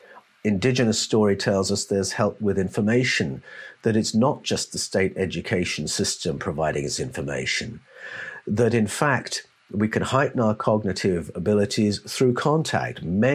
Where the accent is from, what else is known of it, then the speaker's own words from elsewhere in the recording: United Kingdom; if I talk about growing up in Britain